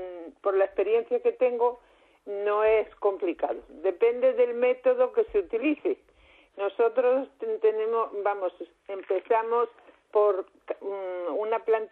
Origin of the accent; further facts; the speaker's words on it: Camariñas, Galicia, Spain; born there; yo nací en Camariñas, la sí, tierra por excelencia, hombre, del encaje de bolillos.